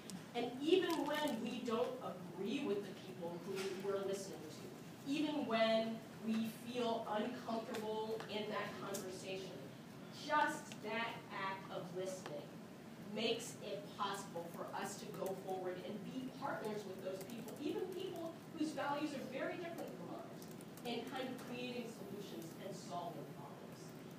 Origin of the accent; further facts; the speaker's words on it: Washington, District of Columbia, United States; I come from Washington, D.C., and the place is full of people who think that they're changing the world in the right way.